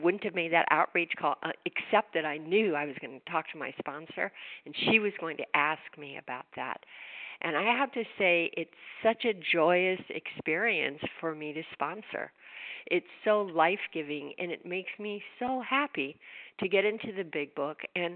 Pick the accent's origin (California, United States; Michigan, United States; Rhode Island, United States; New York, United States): California, United States; from California